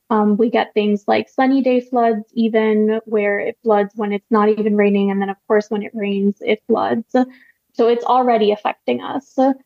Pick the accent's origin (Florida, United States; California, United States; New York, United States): Florida, United States; Miami; like I grew up in Miami, so it's scary kind of seeing it get worse and worse every year.